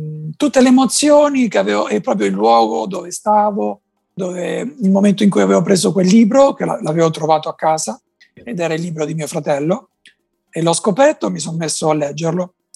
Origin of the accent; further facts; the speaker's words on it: Fermo, Marche, Italy; born there; now in Macerata, Italy; No, vivo a Macerata, ma sono nato a Fermo.